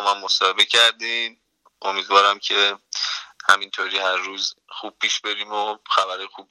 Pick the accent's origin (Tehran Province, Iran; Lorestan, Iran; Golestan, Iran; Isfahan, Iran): Golestan, Iran; Gonbad-e Kavus; moved away; از شهر گنبد کاووس، استان گلستان.